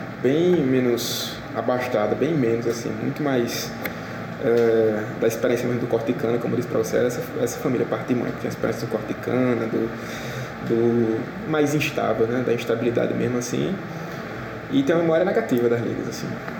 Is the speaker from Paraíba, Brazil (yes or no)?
yes; Sapé, Paraíba, Brazil; Tenho 22 anos, resido, felizmente ou infelizmente, desde que nasci em Sapé.